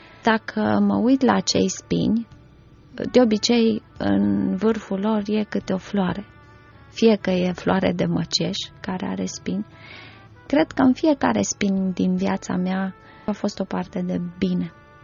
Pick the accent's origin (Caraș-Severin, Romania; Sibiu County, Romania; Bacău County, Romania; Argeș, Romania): Caraș-Severin, Romania; Anina; Am crescut la Anina, în județul Caraș-Severin. Tatăl meu este pădurar și primul an din viața mea l-am trăit chiar în mijlocul pădurii, la cantonul Silvic.